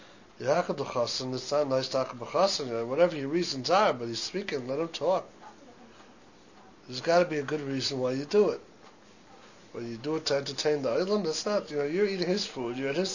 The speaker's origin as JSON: {"language": "English", "town": "Chicago", "region": "Illinois", "country": "United States", "said": "I had a rufruf in Chicago because I'm from Chicago."}